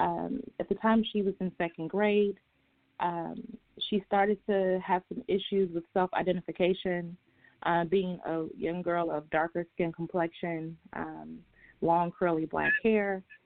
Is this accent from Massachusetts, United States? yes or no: no; Chicago, Illinois, United States; now in Atlanta, United States; So I'm originally from Chicago, currently living in Atlanta with my family